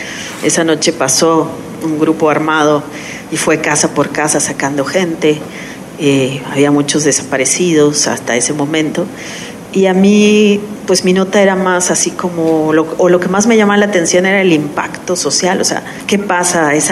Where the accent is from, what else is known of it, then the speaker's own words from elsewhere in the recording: Mexico; Somos los mexicanos los que todo mundo así de nos consideran casi como, wow